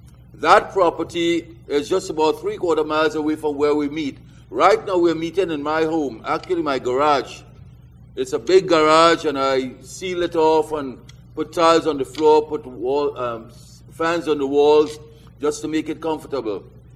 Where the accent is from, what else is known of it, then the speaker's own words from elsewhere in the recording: Trinidad & Tobago; born there; I was born in Trinidad. It's a small island there. It's a twin island country, Trinidad and Tobago. But I've been there like since 1950.